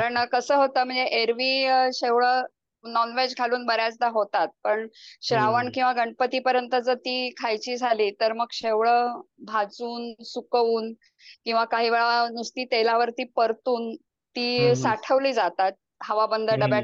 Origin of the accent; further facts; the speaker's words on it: Dombivli, Maharashtra, India; now in Pune, India; आणि मी आत्ता सध्या पुण्यात राहते, पण माझं लहानपण जे सगळं आहे ते डोंबिवली सारख्या गावात केलेलं आहे, ज्याच्या आजूबाजूला खूप खेडी होती, छोटी छोटी पाडे होते, विलेजेस होते.